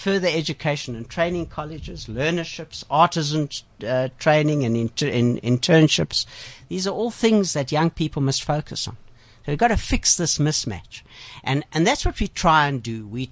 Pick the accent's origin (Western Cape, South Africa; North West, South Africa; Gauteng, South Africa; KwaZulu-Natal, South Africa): North West, South Africa; Klerksdorp; So I come from Klagsdorp.